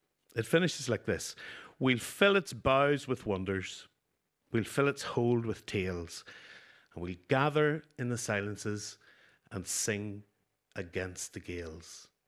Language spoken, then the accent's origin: English; Newry, Northern Ireland, United Kingdom; because I'm from Newry and my wife is from Derry